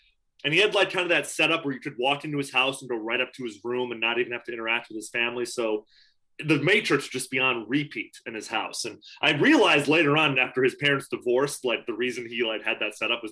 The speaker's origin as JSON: {"language": "English", "town": "Chicago", "region": "Illinois", "country": "United States", "tie": "born or raised there", "said": "I'm from Chicago, born and raised. Any film that takes place in Chicago, I have a soft spot for."}